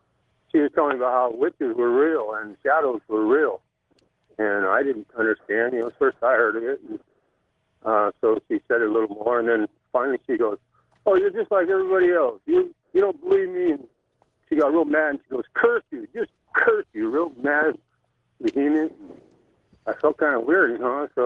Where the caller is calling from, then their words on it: Victorville, California, United States; Victorville.